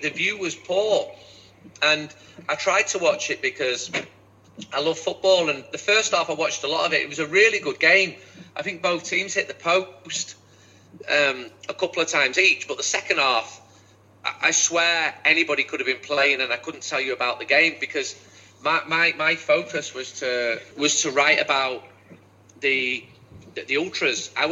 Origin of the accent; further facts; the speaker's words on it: Manchester, North West England, United Kingdom; I'm from Manchester. I know fan culture. I've done a fanzine since being 15.